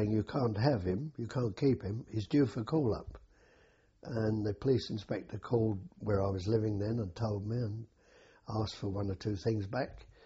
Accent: Abbey Wood, London, United Kingdom; I was born in Abbey Wood, South East London.

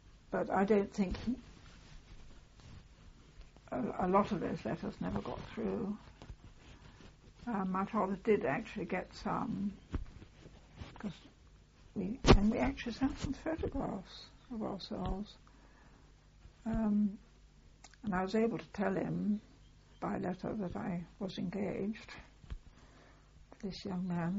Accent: England, United Kingdom; now in Australia; I didn't feel obliged to join Australian forces being an English woman.

